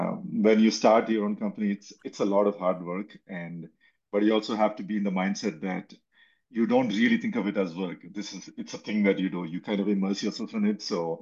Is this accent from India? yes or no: yes; India; moved away as an adult; now in Austin, United States; I grew up in India. I was there till about 22 years old, did my undergrad, and then got a scholarship